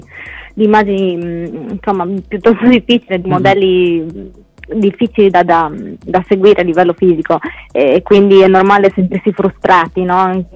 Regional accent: Codroipo, Friuli-Venezia Giulia, Italy; Io sono friulana, sono di Codroipo, adesso vivo a Codroipo

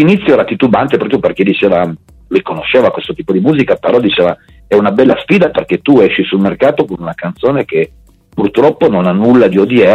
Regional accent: Turin, Piedmont, Italy; Sì, perché sono di Torino. Tengo molto questa città che amo e odio.

